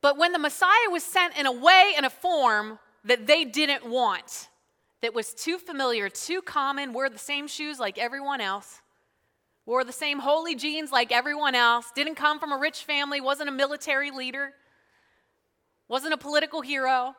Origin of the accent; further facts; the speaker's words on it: Spring Grove, Pennsylvania, United States; My hometown, Spring Grove. I graduated from high school in 2000. So York, I lived here like my whole life. Gone for 11 years, came right back.